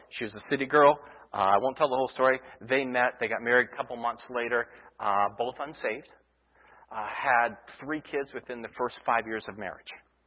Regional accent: Columbus, Ohio, United States; I grew up in Ohio, grew up in Columbus area, actually.

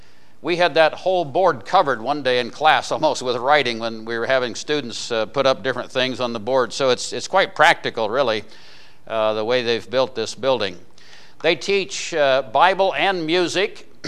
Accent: Ohio, United States; Whenever I tell them I'm from Ohio, they said, "Oh, Cleveland?" No, not Cleveland.

